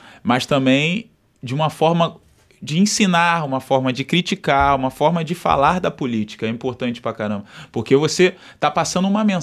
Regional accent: Rio de Janeiro, Brazil; Lembra muito o Rio, que eu sou carioca, sou do Rio de Janeiro, né?

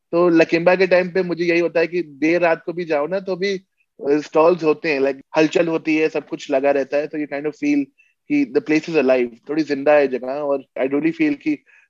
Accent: Lucknow, Uttar Pradesh, India; now in Sydney, Australia; जो पुराना लखनऊ है जो मुझे याद है उसकी थोड़ी बहुत याद दिलाता है

